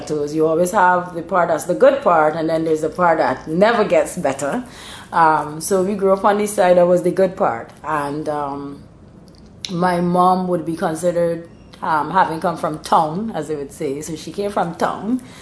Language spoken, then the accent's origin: English; Saint Michael, Barbados; born there; I was born in St. Michael, which is next door. Yes, of course, at the hospital. But seriously speaking, my mom's family was from the same St. Michael, not too far away from the hospital.